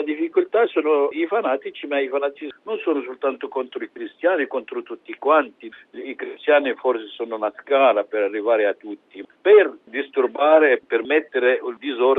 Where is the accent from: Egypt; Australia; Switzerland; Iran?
Egypt; Al mio paese faccio un augurio, come faccio a tutto il mondo, un augurio di pace.